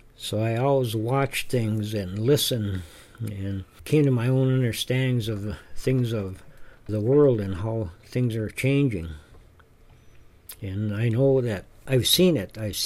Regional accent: Minnesota, United States; So a lot of the things that were going on around me when I grew up in the Iron Range, it had an impact on me.

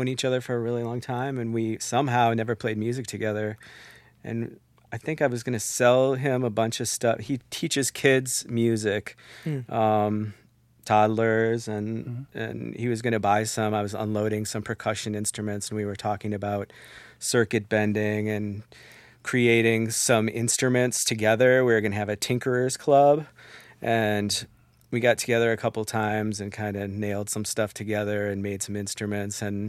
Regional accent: Cleveland, Ohio, United States; moved away as an adult; now in Minnesota, United States; I grew up in Cleveland, Ohio. I think it's probably known for being gritty and the, kind of the smell of Lake Erie. And I moved to Minnesota the day after I graduated high school.

